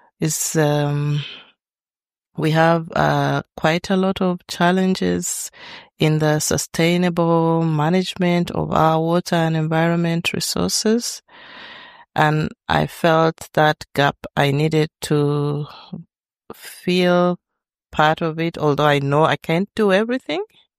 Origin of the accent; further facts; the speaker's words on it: Uganda; I'm from Uganda.